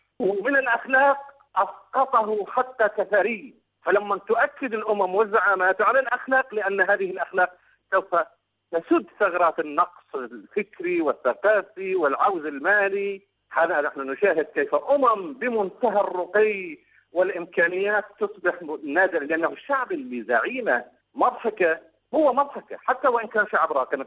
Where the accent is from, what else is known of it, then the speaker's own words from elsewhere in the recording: Iraq; انا كرجل عراقي